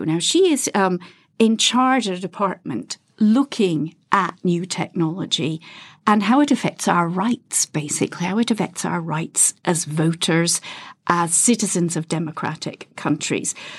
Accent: United Kingdom; I'm British.

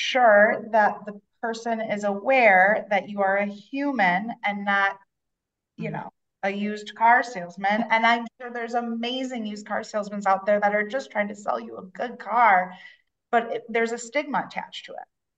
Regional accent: Wisconsin, United States; I lived in Arizona at the time, but I was from Wisconsin.

